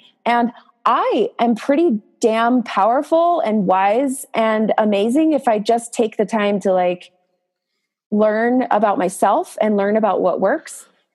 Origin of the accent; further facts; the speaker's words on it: San Jose, California, United States; I wonder if I practiced in my hometown of like San Jose, California, I wonder, would I have the same barriers come up